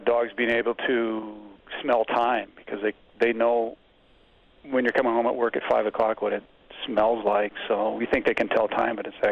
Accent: Iowa, United States; a friend of mine named Phil Costigan, who we grew up together in Iowa, playing baseball

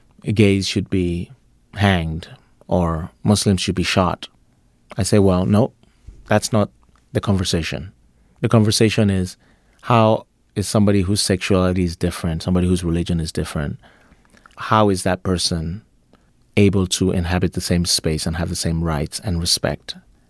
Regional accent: United States; I'm American, and America is in crisis at the moment.

